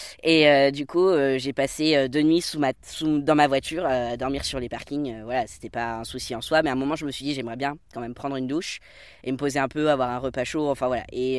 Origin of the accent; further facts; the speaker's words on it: Bourgogne-Franche-Comté, France; Je viens de la Bresse, donc la Bresse, c'est une petite région où on fait du 30 par 40 km, on va dire. Je parle bien de la Bresse bourguignonne